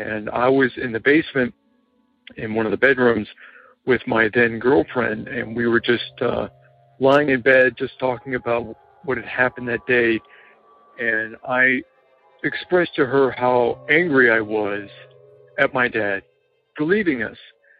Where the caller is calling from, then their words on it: New Jersey, United States; I'm calling from New Jersey.